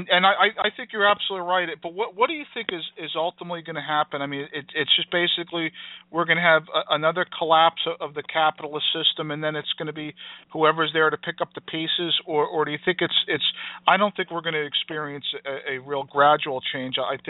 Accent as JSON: {"language": "English", "region": "New Jersey", "country": "United States", "said": "You're close to me. I'm from New Jersey."}